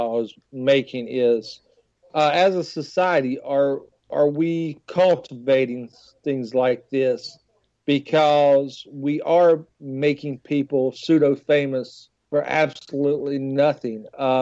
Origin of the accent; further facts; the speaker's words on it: West Virginia, United States; trust me, I'm from West Virginia.